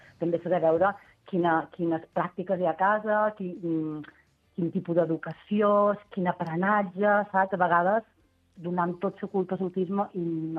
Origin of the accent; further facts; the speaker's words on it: Balearic Islands, Spain; now in Barcelona, Spain; jo faig feina a Barcelona, jo som menorquina, però he vist a Barcelona i faig feina a Barcelona.